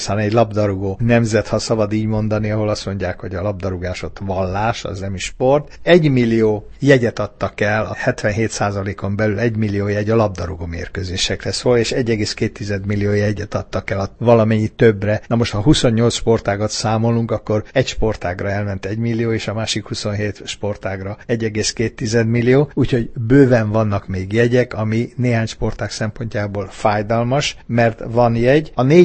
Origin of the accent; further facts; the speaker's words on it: Hungary; most nem azért mondom, mert magyar vagyok